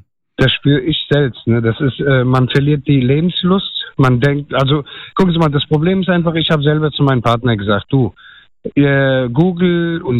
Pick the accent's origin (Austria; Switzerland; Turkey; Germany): Turkey; German is a second language; Ich bin ein Türke